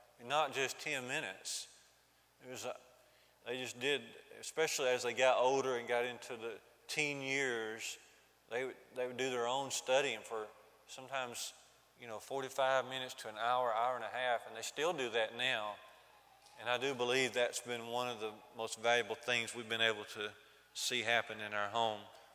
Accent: Jasper, Alabama, United States; It was mentioned that I grew up in Jasper, Alabama

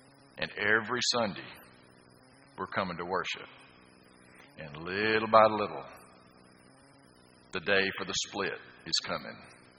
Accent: Athens, Alabama, United States; I'm from Athens. What's that close to? Huntsville.

